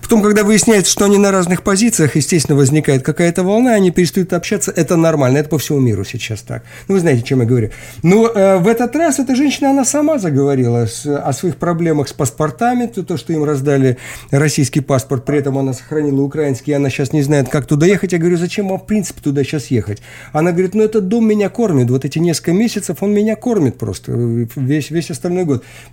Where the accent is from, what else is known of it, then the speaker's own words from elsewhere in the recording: Kazakhstan; Я из Казахстана, который вообще в Крыму никогда не был.